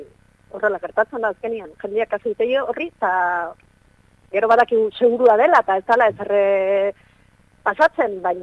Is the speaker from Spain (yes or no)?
yes; San Sebastián, Basque Country, Spain; now in Baztan, Spain; Ni donostiarra naiz, baina hemen bastanen bizi naiz dela, oain dela, ia amabost urte.